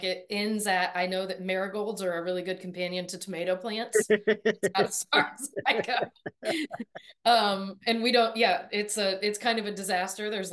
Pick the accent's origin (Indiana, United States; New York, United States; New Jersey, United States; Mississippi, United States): Indiana, United States; Indianapolis; I am actually born and raised in Indy. I graduated from Carmel High School in 1997.